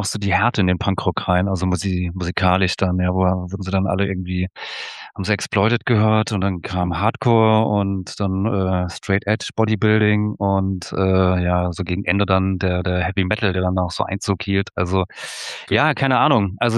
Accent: Hesse, Germany; ich komme ja eigentlich aus dem Dorf, ja, aus dem Rheingau, das ist so eine kleine dörfliche Weinbaugegend, so 20, 30 Kilometer vor Wiesbaden

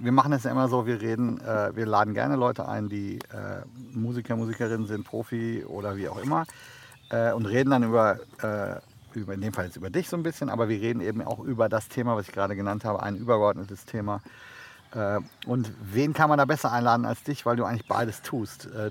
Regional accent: North Rhine-Westphalia, Germany; Ah, ich komme aus dem Sauerland.

